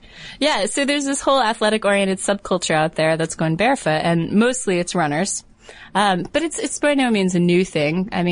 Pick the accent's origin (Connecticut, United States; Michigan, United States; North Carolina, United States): Connecticut, United States; In Connecticut.